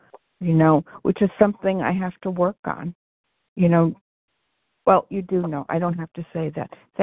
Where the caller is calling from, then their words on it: Colchester, Connecticut, United States; From Colchester, Connecticut, and I am a compulsive overeater.